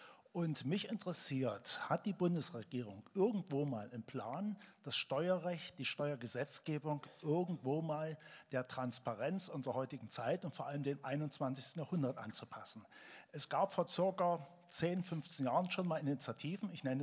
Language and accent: German; Dresden, Saxony, Germany; ich komme aus Dresden.